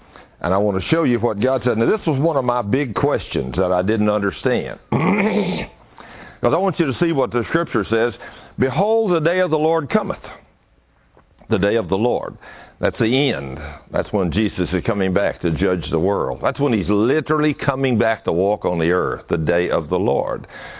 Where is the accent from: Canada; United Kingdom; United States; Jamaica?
United States; Because we, as an American country, one of the only superpowers, really, or at least we were, you know, the only superpower left after Russia fell.